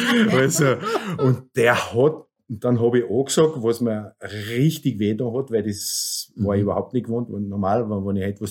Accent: Zederhaus, Salzburg, Austria; Vielleicht auch, weil wir einfach so bodenständig aufgewachsen sind in Zedauhaus und aus Zedauhaus weggekommen oder für den Lungauer war ja das in Wahrheit wirklich fast unvorstellbar.

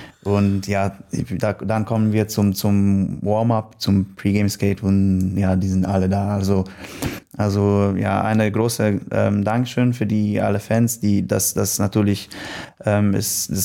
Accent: Poland; German is a second language; also born or lived in Germany; ich bin in Deutschland geboren, aber wenn ich 5 Jahre alt hätte, dann meine Eltern haben nach Polen gefahren, da eine Firma geöffnet und ja, aber ich spreche nicht nur Deutsch, ich kann Tschechisch, Russisch

